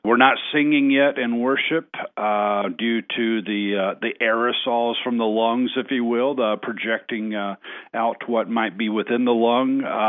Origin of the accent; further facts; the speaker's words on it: Alabama, United States; now in Montana, United States; But, you know, I grew up in Alabama, and there's that thing called Southern hospitality in Alabama.